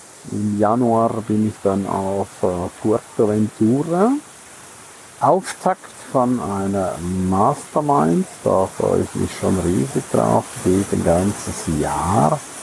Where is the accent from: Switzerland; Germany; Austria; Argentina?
Switzerland; St. Moritz, Graubünden; auch in meiner Heimat in St. Moritz, immer wieder zu den Quellen zu wandern